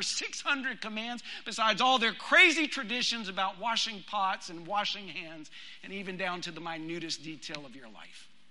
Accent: Texas, United States; I grew up in West Texas, but believe it or not, I am not all that familiar with a yoke, okay?

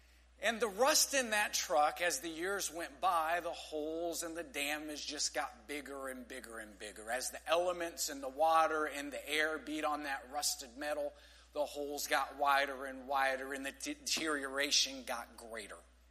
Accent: Texas, United States; Growing up in West Texas, we didn't have many examples of erosion because there weren't many examples of water anywhere.

